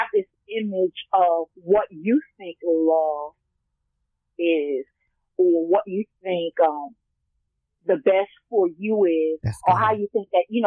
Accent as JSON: {"language": "English", "town": "Bronx", "region": "New York", "country": "United States", "lives_now": "South Carolina, United States", "said": "like you said, I'm originally from the Bronx. I stay in South Carolina"}